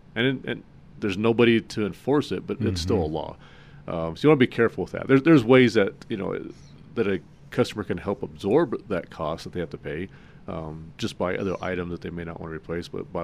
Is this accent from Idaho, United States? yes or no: no; Phoenix, Arizona, United States; now in Colorado, United States; I just recently moved to Colorado and was introduced to Hale, and I'm from Phoenix